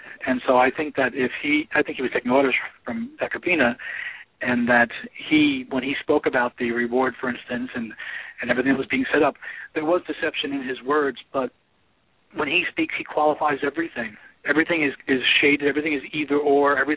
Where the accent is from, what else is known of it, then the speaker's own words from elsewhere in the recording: New York, United States; I'm from New York and know some of the Wild Bill stories